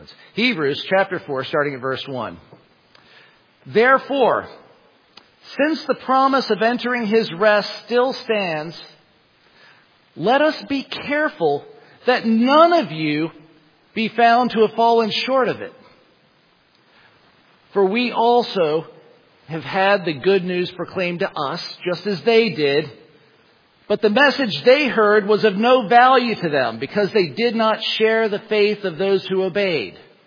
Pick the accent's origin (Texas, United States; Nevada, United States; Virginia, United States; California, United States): Virginia, United States; Lynchburg; But I remember growing up in Lynchburg, Virginia, that something very strange happened on Sundays.